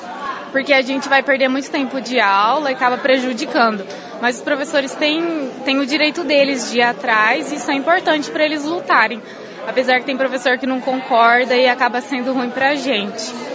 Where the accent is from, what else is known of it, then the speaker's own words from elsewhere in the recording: Maringá, Paraná, Brazil; Não, eu sou de Maringá.